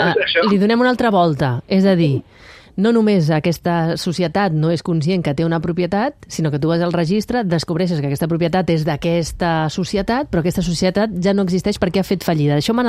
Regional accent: Barcelona, Catalonia, Spain; Jo sóc filla de la Sagrada Família i ja no hi visc.

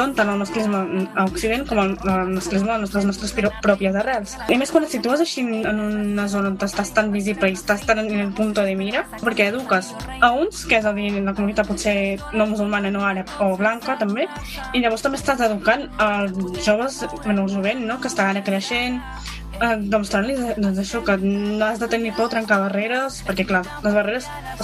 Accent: Catalonia, Spain; també som catalans i catalanes, també, saps? També formem part d'aquest país

